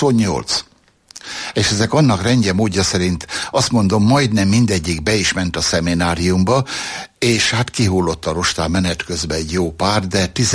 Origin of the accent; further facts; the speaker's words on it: Szabolcs-Szatmár-Bereg, Hungary; eredetileg hát ott a nyírségnek a területén születtem, az úgynevezett nagy pusztaterem területén, és hát ott volt az én gyerekkorom, ott zajlott